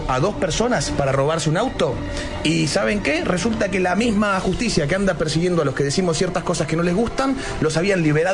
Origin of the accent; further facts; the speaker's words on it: Buenos Aires, Argentina; Desde nosotros, los porteños, que le damos de comer